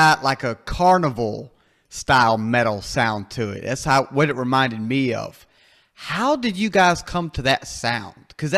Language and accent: English; United States; because I'm a lover of metal and I'm from America and we have plenty.